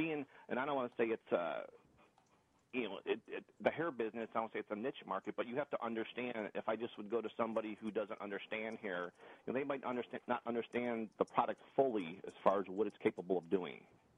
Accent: Chicago, Illinois, United States; we had a big hair show in Chicago. I'm from Chicago, and I met a lot of great contacts

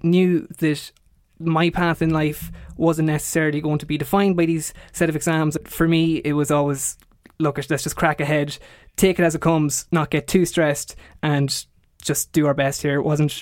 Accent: Cavan, Ulster, Ireland; I'm a member of the class of COVID-19. I'm from Cavan, and I love content creation, making YouTube videos.

